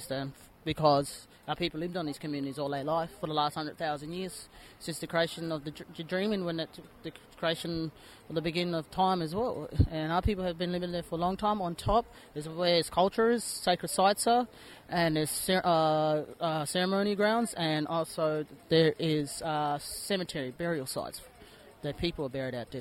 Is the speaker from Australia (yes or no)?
yes; Perth, Western Australia, Australia; that's my Christian name. … I'm from Perth. My people are the Rudjak, Baladong, the Piruba mob in East Kimberley.